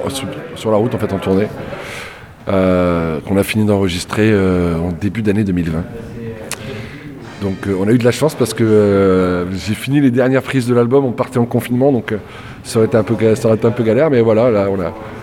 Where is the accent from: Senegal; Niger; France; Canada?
France; Toulouse, Occitanie; Moi, j'ai quand même je suis toulousain, mais j'ai quand même une bonne relation avec les Tarnais.